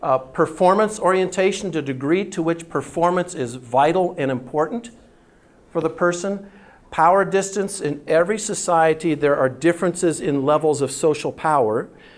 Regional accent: United States; what does it mean that Rolf is from Norway and I am from the United States.

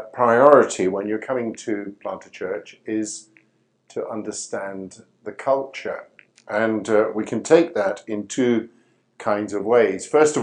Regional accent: Scotland, United Kingdom; also born or lived in India; now in Birmingham, United Kingdom; I live in Birmingham, England, and I speak English in a very particular kind of way because I was born in India and brought up in Scotland of English parents.

